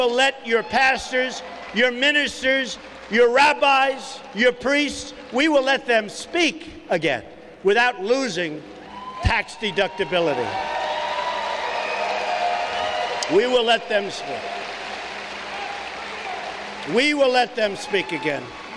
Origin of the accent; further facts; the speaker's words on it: United States; As a father, as a builder, as an American, it offends my sense of right and wrong